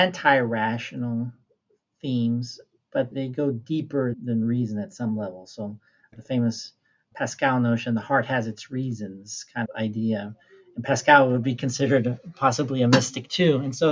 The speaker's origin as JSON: {"language": "English", "town": "Hermosillo", "region": "Sonora", "country": "Mexico", "tie": "born or raised there", "also_born_or_lived": "Guadalajara", "said": "I was born in Guadalajara, but I was mostly raised in Hermosillo, which is south of the Arizona border."}